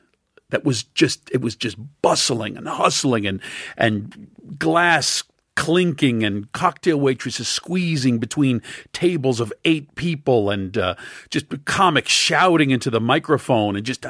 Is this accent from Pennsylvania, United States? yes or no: yes; Pennsylvania, United States; Blake and I were from the East Coast, and Blake was from Georgia. I was from Pennsylvania.